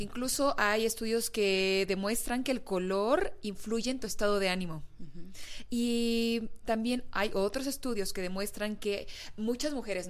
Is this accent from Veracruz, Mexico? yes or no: yes; Veracruz, Mexico; now in Mexico City, Mexico; yo soy de Veracruz y allá la gente es más colorida. Y cuando llegué a la Ciudad de México a vivir